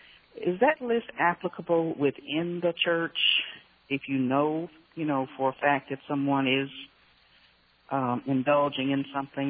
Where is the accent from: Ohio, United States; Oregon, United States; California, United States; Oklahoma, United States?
Oklahoma, United States; I'm from Oklahoma, yeah.